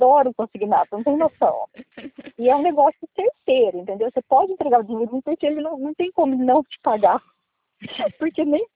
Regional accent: Maringá, Paraná, Brazil; Nossa, eu sou de Maringá, no Paraná.

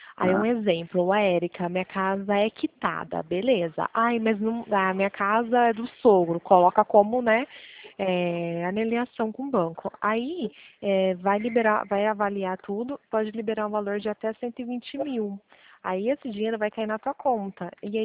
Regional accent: Pirassununga, São Paulo, Brazil; Sou de Pirassununga.

